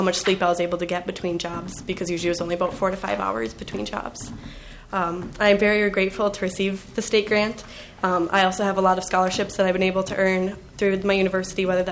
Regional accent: Alexandria, Minnesota, United States; I am from Alexandria, Minnesota, and I'm a first-generation student.

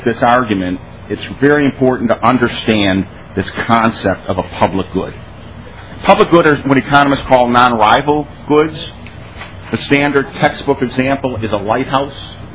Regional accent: Detroit, Michigan, United States; I want to give two in particular, one from my hometown, Detroit.

